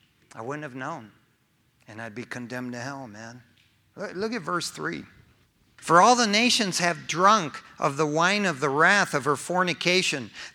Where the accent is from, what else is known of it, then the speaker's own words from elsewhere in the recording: East Detroit, Michigan, United States; I grew up in East Detroit, Michigan, the Motor City capital of the world.